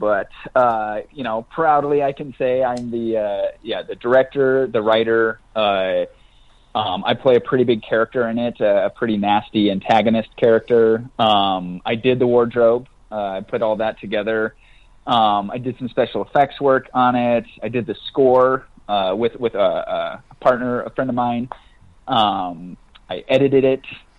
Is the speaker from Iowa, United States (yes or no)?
yes; Iowa, United States; You know, I'm from Iowa, he's from East Texas. You know, we grew up in these red, conservative sort of rural areas.